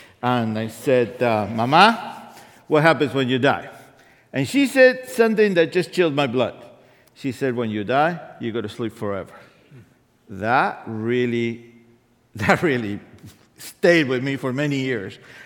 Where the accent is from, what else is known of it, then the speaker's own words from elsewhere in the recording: Argentina; And of course, growing up in Argentina, Jesús, María, y José.